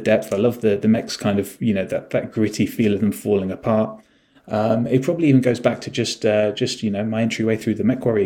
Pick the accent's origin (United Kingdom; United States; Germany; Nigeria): United Kingdom; Well, as most British men of a certain age are, I got into it through 40K back in the day, back as a kid.